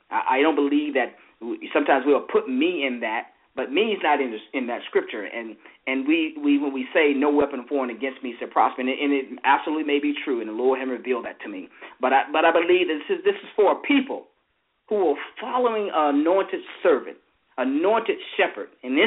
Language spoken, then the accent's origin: English; Greenville, United States; He's an attorney from my hometown in Greenville.